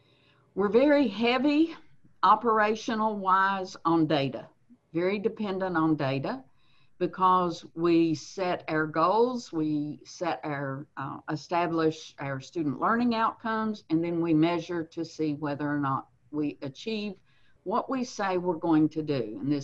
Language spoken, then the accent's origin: English; Virginia, United States; I'm originally from Smith County.